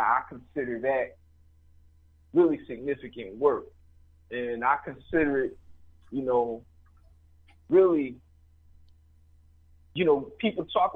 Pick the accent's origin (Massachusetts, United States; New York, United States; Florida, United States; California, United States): Florida, United States; also born or lived in Georgia / Philadelphia; I was born here in Philadelphia. I wasn't raised here. I was raised down south in Florida and Georgia, you know.